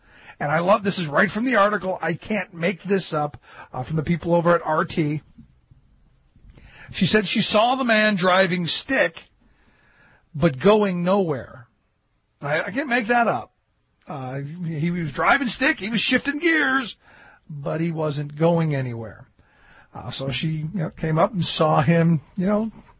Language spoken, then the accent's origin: English; Ohio, United States; And in my hometown, you know, I've had some run-ins, but you don't expect this. On Tuesday, Cuyahoga County Sheriff's Deputy Paul Lawrence was arrested